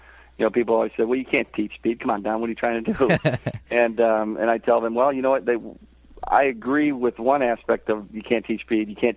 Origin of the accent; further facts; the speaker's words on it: Sugar Grove, Illinois, United States; also born or lived in Aurora; I was born in Aurora and grew up about 10 miles outside of Aurora in a little town called Sugar Grove.